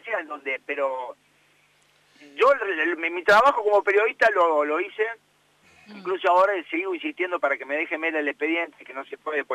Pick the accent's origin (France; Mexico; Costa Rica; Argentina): Argentina; Córdoba; esto es lo que me interesa como cordobés, como que amo esta provincia